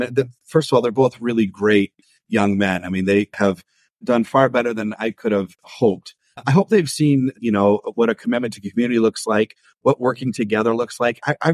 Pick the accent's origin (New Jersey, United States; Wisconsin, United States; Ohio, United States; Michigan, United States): Michigan, United States; We recognize we're blessed. We have a beautiful state.